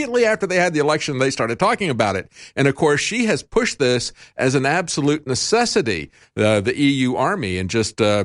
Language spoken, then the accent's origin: English; Florida, United States; When I was growing up in Florida, we had a lot of people who were Cuban refugees.